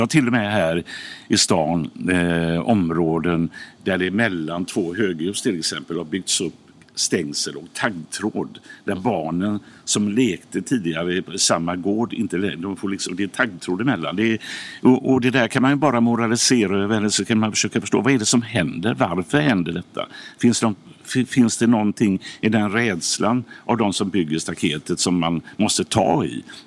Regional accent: Gothenburg, Västra Götaland County, Sweden; Om man tittar här i Göteborg, jag är uppvuxen i Biskopsgården till exempel

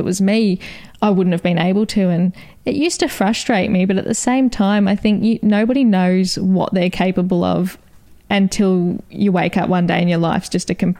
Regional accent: Wonthaggi, Victoria, Australia; also born or lived in Kilcunda; We grew up in Kilcunda and Wonthaggi, so we were always outdoors

